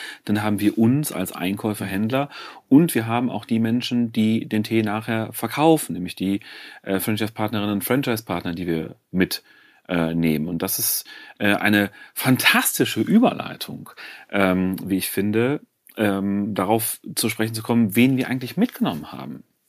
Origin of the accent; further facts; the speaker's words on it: Aachen, North Rhine-Westphalia, Germany; Und dann habe ich mein Praktikum in meiner Heimatstadt Aachen gemacht